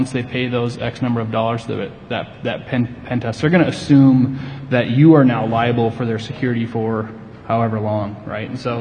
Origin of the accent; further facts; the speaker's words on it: South Dakota, United States; we're from South Dakota, very ag based.